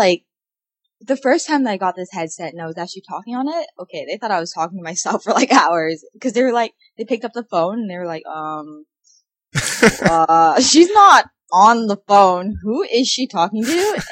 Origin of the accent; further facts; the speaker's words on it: Canada; I can't pronounce manga worse shit just because I'm Canadian.